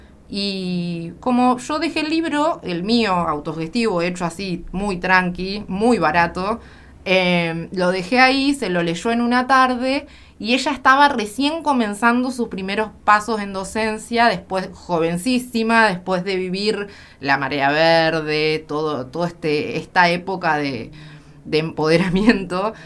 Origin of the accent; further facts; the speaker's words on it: Trelew, Chubut, Argentina; also born or lived in La Plata; Yo nací en Trelew.